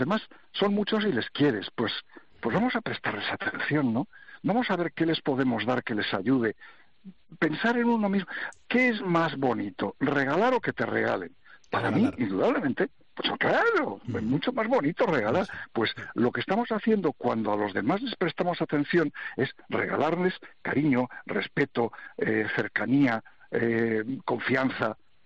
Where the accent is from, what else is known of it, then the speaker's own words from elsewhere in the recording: Spain; como españoles